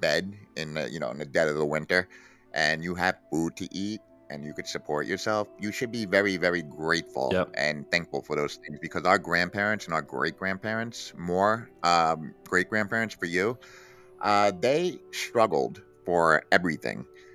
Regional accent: New York City, New York, United States; Well, you know, I'm 44 years old, and I grew up in New York City in a very legendary time period.

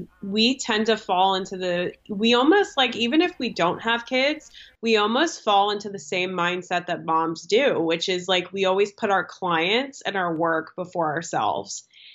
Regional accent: East Coast, United States; because I am from the East Coast

